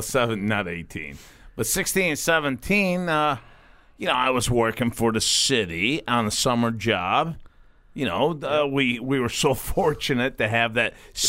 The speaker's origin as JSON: {"language": "English", "region": "East Coast", "country": "United States", "said": "Well, I'm from the East Coast. So yeah, we call it Coke."}